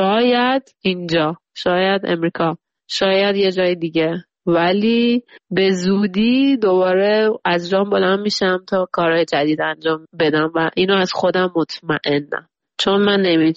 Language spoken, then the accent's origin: Persian; Iran; الانی که اینجا نشستم به دور از ایرانم